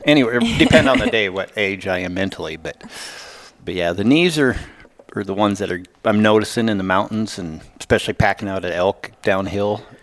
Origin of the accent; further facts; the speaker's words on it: Plains, Montana, United States; I was born and raised in Plains, moved out, we moved to Kalispell for I think it was about 12 years, worked up there and stuff, and I still hunted. I didn't guide anything at all up there, just did log furniture work and build and stuff, and then decided to move back to Plains in 06.